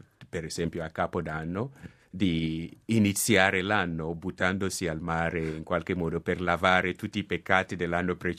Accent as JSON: {"language": "Italian", "region": "Central Region", "country": "Ghana", "tie": "born or raised there", "also_born_or_lived": "northern Ghana", "said": "io sono nato proprio vicino alla frontiera con l'Alto Volta, al nord, ma poi ci siamo trasferiti sulla costa, vicino a Cape Coast."}